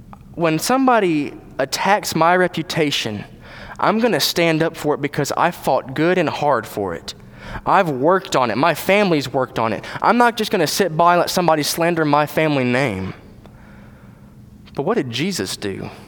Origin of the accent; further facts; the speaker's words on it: Tennessee, United States; I grew up in Tennessee.